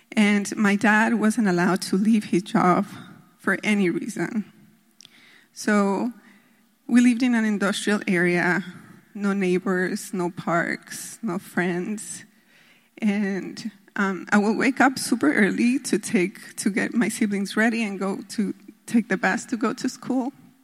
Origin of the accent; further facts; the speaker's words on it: Andean region, Ecuador; English is a second language; moved away; also born or lived in Spain; I am from the Andean region. They didn't send me to my town, but it didn't matter. I went to the mountains, and after a decade of being in Spain, I finally was in college, and I was going back to my country.